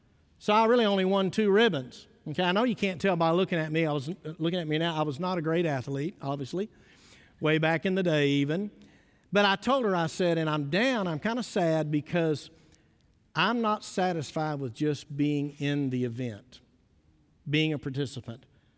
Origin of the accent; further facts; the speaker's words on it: Midland, Texas, United States; also born or lived in Brownwood; I grew up in Midland, did a little time in Aggieland, and then did 14 years in Brownwood, Texas.